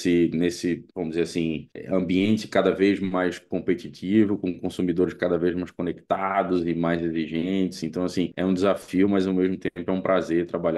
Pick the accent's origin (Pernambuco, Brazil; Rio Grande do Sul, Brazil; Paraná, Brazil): Pernambuco, Brazil; Recife; now in São Paulo, Brazil; vocês já devem ter notado aí pelo sotaque que eu não sou de São Paulo, né? Eu sou originalmente de Recife, morei lá minha vida inteira, mas já moro em São Paulo há 18 anos.